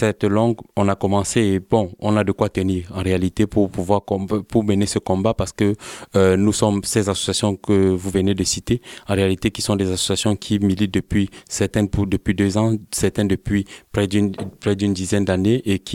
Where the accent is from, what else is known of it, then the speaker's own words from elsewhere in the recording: Cameroon; Curieusement, moi je suis Camerounais